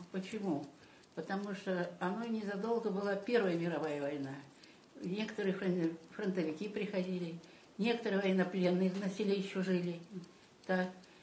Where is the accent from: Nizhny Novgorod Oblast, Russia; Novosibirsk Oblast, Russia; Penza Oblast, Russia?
Novosibirsk Oblast, Russia; Yaroki; born there; Я родилась 15 мая 1930 года в село Яроки, Доволинский район, Новосибирской области.